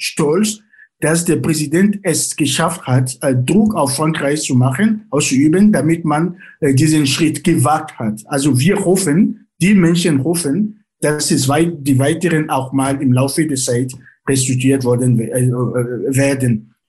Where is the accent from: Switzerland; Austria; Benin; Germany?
Benin; Ich hab nicht erwähnt, dass ich ursprünglich aus Benin bin. Also ich wurde in Benin geboren.